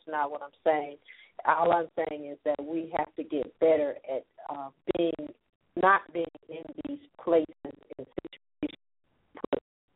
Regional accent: Wisconsin, United States; Did you see the situation that happened in Wisconsin, my home state, in Madison, Wisconsin

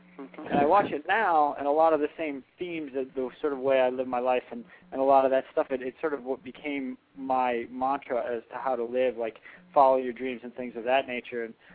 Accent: Boston, Massachusetts, United States; now in Brooklyn, United States; I moved to Brooklyn, and I just saw such a different diversity of life than I did growing up in Boston

